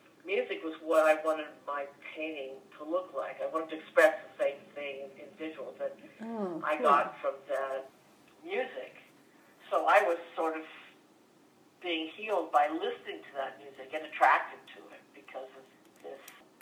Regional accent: San Mateo, California, United States; I grew up in suburbia in San Mateo, California, which was kind of rigid 50s, everything sort of in its little compartment.

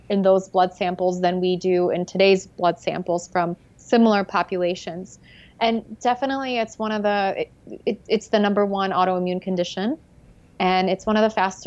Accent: Midwest, United States; and I grew up in the Midwest, but even if you're somewhere out in the Midwest that has never heard of gluten

